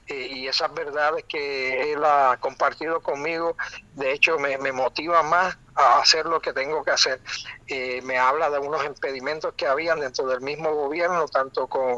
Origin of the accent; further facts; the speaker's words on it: Puerto Rico; yo soy nacido y criado en Puerto Rico. Mi papá fue policía, placa 6148. Tengo la familia ahí, viajo a Puerto Rico cada otro mes